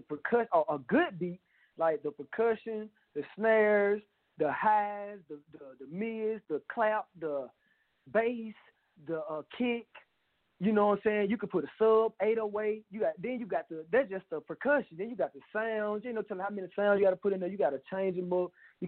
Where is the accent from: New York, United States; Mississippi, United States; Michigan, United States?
Mississippi, United States; Jackson; I'm a 26-year-old aspiring artist from Jackson, Mississippi. I was born and raised, I was born on February 14, 1994.